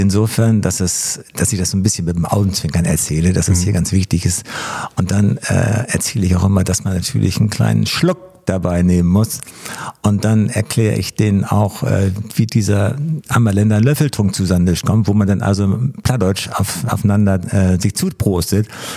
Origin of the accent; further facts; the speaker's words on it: Oldenburg, Lower Saxony, Germany; ich bin ja Oldenburger, also gebürtiger Oldenburger und damit bin ich mit Grünkohl aufgewachsen.